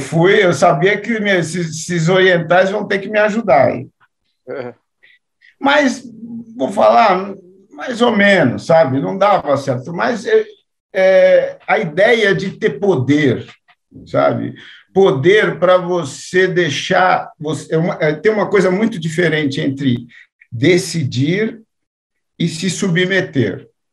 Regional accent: São Paulo, Brazil; a freguesia do Ó, né, o bairro onde nasci, na periferia de São Paulo.

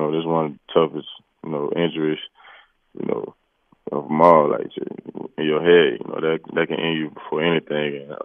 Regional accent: Tuscaloosa, Alabama, United States; Just growing up in Tuscaloosa, obviously, the few, Bama boys that came through

